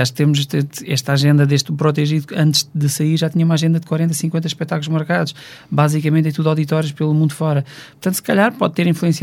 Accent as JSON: {"language": "Portuguese", "country": "Portugal", "said": "Portanto, eu sou natural de Portugal"}